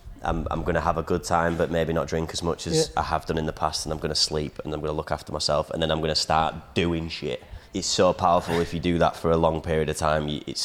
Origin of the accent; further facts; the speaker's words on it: Leeds, Yorkshire and the Humber, United Kingdom; accent: Leeds; Mine's my own Leeds accent in my head when I'm talking to myself.